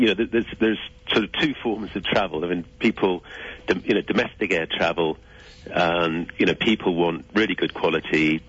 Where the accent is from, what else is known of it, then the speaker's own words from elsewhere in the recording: England, United Kingdom; because I'm English, we haven't been able to get permission.